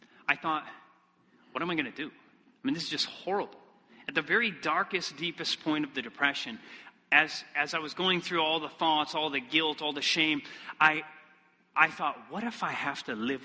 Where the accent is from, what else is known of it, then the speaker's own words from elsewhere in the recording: Michigan, United States; But I come from Michigan originally. And so the weather there is colder in Michigan.